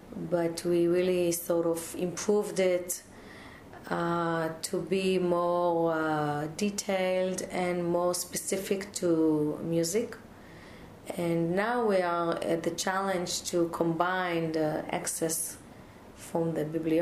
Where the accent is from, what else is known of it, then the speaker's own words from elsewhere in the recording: Haifa, Haifa District, Israel; I was born in Haifa, in Israel. My parents came from Poland. And I grew up in Haifa, studied their piano. And then I moved to Jerusalem